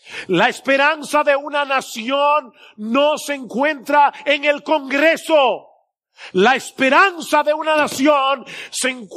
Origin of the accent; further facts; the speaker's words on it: Dominican Republic; pero también somos dominicanos